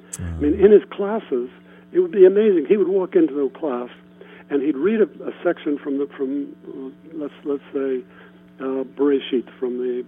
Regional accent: Ohio, United States; Well, I went to college. I grew up in Ohio.

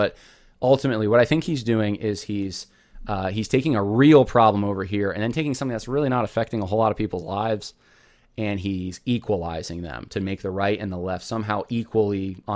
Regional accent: California, United States; born there; I can say that. I was born in California.

